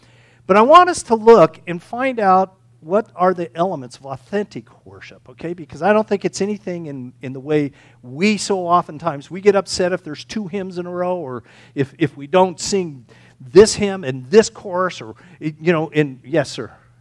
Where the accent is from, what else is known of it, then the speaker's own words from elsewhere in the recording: California, United States; When I grew up in California with my Southern Baptist background